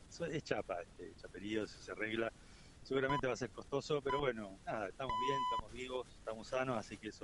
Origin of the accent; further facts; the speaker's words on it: Río Negro, Argentina; somos del sur de Río Negro